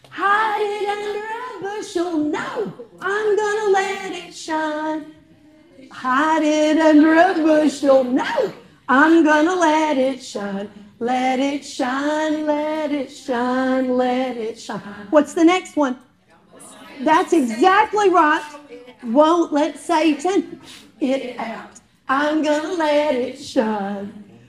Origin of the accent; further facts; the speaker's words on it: Jerry Bottom, Kentucky, United States; Because I'm from Jerry Bottom. Do you all know where that is? Jerry Bottom. It's in Huddy, Kentucky.